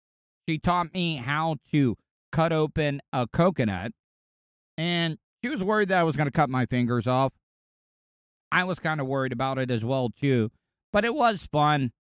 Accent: Daytona Beach, Florida, United States; You know, growing up around Daytona, I always get excited about the restrictor plate races

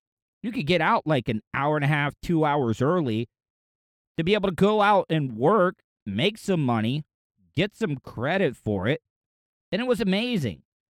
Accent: DeLeon Springs, Florida, United States; I grew up in DeLeon Springs, but I had to go to school in Pearson because we didn't have a high school in DeLeon Springs.

